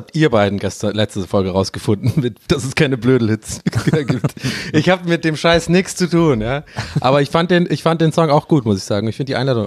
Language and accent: German; Berlin, Germany